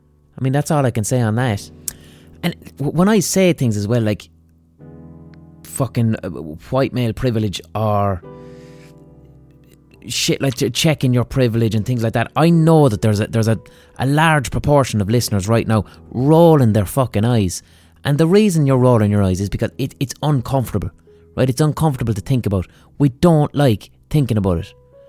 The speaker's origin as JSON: {"language": "English", "country": "Ireland", "said": "But blind boy, we're Irish, how could we don't have racism here?"}